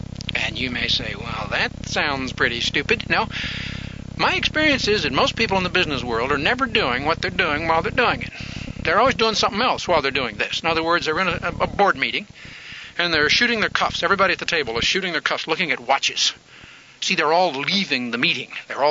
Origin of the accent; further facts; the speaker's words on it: Independence, Missouri, United States; Now, I come from Independence, Missouri. And I don't know how to change that.